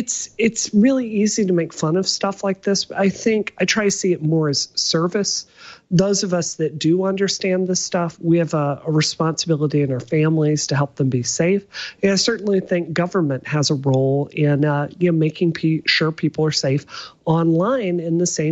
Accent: Mississippi, United States; I come from Mississippi, and there's a kind of undercurrent that people from the Deep South are dumb, which is not true.

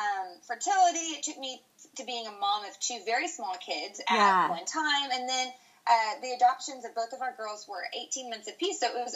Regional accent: Dallas, Texas, United States; I grew up in the Dallas area.

